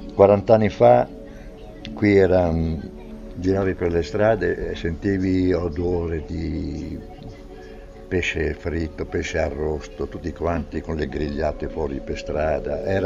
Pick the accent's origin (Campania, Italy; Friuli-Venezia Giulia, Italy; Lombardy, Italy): Friuli-Venezia Giulia, Italy; also born or lived in Rome; Io non sono sardo, vengo dal Friuli